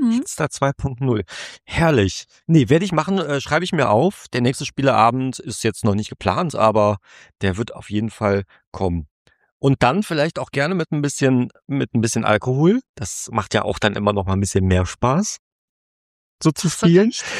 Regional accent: Cologne, North Rhine-Westphalia, Germany; Also als Kölner bist du einfach nie in der Altstadt. Das war, als wäre man Touri in der eigenen Stadt.

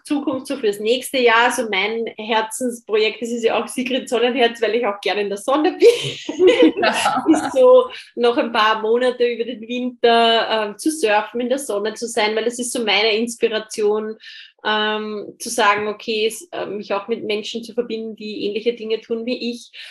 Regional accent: Austria; ich bin Österreicherin

